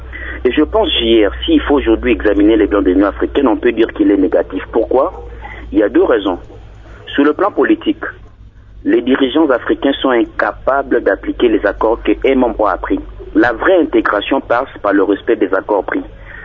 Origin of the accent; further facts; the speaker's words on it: DR Congo; Aujourd'hui, je l'ai dit en tant que Congolais, l'Afrique ne pèse plus au continent, au monde, pardon, et la RDC ne pèse plus au niveau du continent.